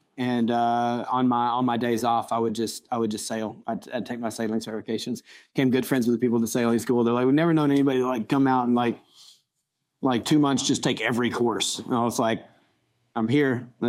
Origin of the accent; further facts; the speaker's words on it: Arkansas, United States; also born or lived in Austin, Texas; now in Portland, United States; we would just always lived in rural places growing up in Arkansas.